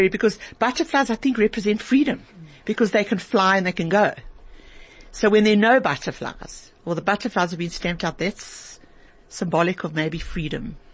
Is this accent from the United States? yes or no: no; South Africa; I left here as a South African from the old South Africa, and I was coming back to vote in the election in the new South Africa.